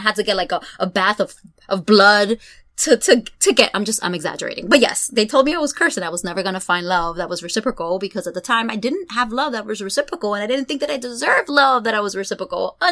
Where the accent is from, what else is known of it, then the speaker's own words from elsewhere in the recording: New York, United States; born there; That's where my family's from. My parents are from, even though I was born in New York.